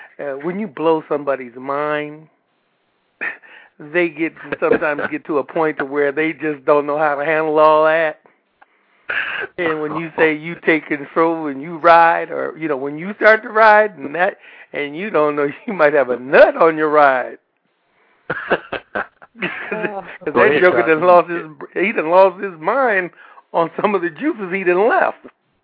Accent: California, United States; I'm from California.

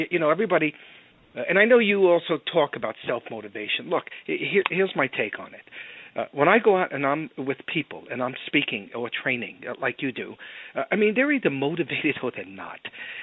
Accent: Brooklyn, New York, United States; In fact, Joe, I grew up in New York and in Brooklyn, Flatbush, Brooklyn.

